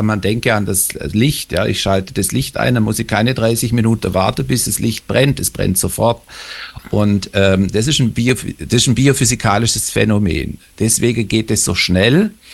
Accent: Stockach, Baden-Württemberg, Germany; born there; ich bin geboren in Stockach am Westende des Bodensees. Dort in der Region Stockach, da lebe ich jetzt auch, Landkreis Konstanz, wie gesagt, Westende des Bodensees.

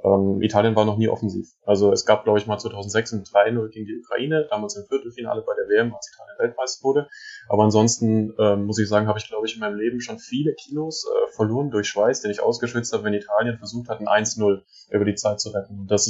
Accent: Schwäbisch Hall, Baden-Württemberg, Germany; born there; Ich bin 25 Jahre alt, bin gebürtig aus Schwäbisch Hall in Baden-Württemberg.

